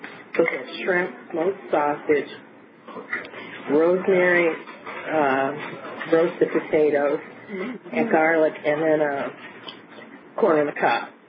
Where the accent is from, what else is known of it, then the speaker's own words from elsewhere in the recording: Ohio, United States; I couldn't get over thinking about how I grew up in Ohio and what I eat now.